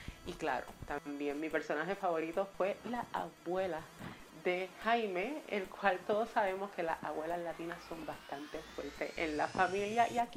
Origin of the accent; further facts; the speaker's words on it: Puerto Rico; todos como puertorriqueños sabemos que esta película fue filmada acá en Puerto Rico